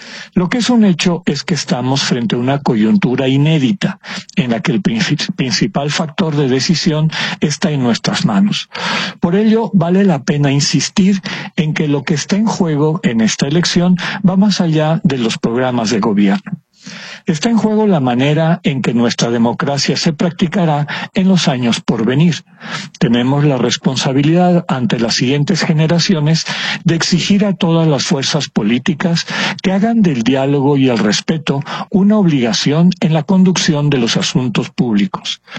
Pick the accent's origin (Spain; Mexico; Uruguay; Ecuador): Mexico; Como mexicanas y mexicanos formamos parte de una historia colectiva